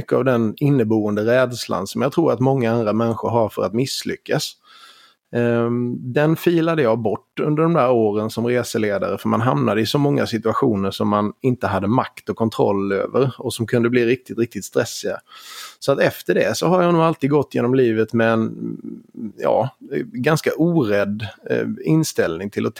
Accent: Skåne, Sweden; accent: Scanian; Och gliringarna jag har fått över min dialekt så frågade jag om det fanns ett översatt språkspår som hjälp för de som inte förstår skånska.

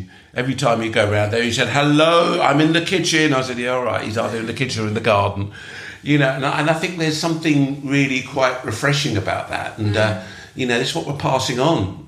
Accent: London, United Kingdom; I'm born here. I'm born in England. I'm British. And I'm come from multicultural Britain, perhaps because I'm living in London and I grew up with lots of people whose parents were immigrant

